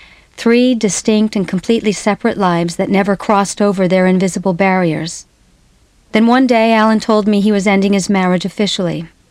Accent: San Bruno, California, United States; moved away; I had moved away from my hometown of San Bruno, California in 1964, mainly to stop feeling the judgment and the whispers of the locals.

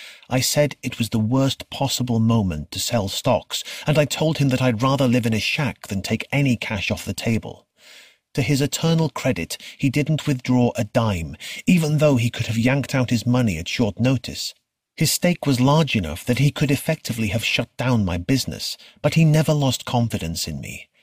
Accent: Israel; moved away; when I was growing up in Israel, my parents couldn't afford to take us on vacation or buy a TV.

